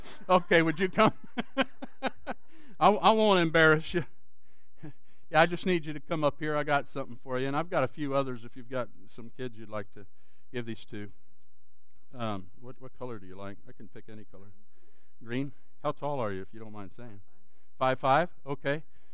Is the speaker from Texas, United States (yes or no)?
yes; Dallas, Texas, United States; I was taught growing up in Dallas when the Cowboys were winning all the time with Roger Staubach and Tom Landry